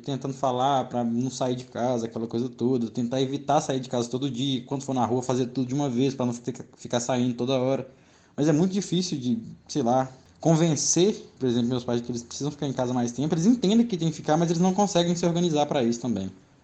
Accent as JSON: {"language": "Portuguese", "town": "Curvelo", "region": "Minas Gerais", "country": "Brazil", "said": "eu tenho 21 anos, sou de Curvelo"}